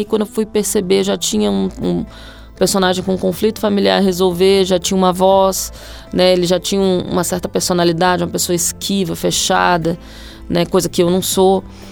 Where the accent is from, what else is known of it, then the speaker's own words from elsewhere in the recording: Brasília, Federal District, Brazil; E eu sou muito brasiliense, então Brasília faz parte da minha constituição como pessoa